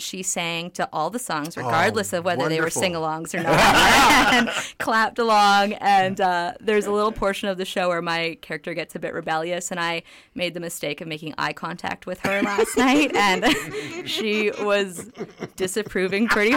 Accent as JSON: {"language": "English", "town": "Mission", "region": "British Columbia", "country": "Canada", "said": "Well, I'm from around here originally. I'm from Mission, so just a little jaunt away from Vancouver."}